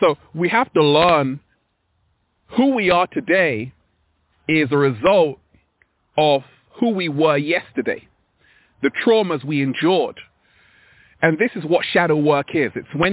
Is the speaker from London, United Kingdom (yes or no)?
yes; London, United Kingdom; born there; also born or lived in Sierra Leone / Sudan / Ethiopia; I was born in London, but I've lived in West Africa, Sierra Leone. I've lived in Sudan. I've lived in Ethiopia. I've been all around the world.